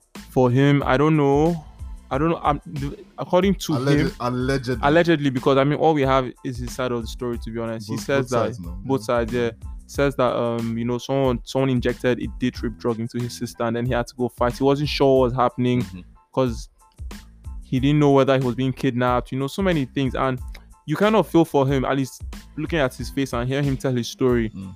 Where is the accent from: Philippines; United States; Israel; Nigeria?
Nigeria; I'm Nigerian, so like, I've learned not to trust the police.